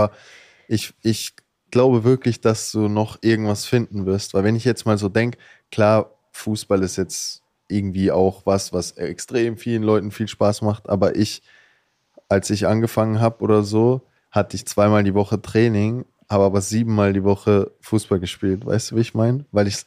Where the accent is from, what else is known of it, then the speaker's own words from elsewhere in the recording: Bavaria, Germany; ich bin in Bayern aufgewachsen